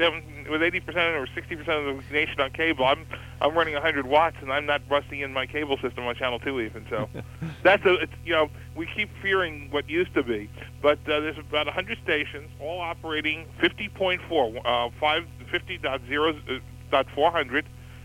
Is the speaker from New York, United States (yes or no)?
yes; Brooklyn, New York, United States; I'm from your part of the world. I'm originally from Brooklyn, New York.